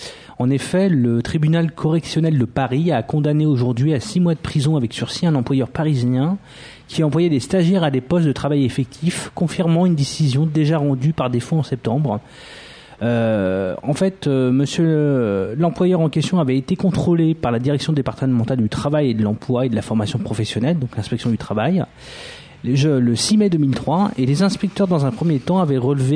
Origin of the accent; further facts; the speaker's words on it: Senegal; pas parce qu'on est sénégalais qu'on fait du racisme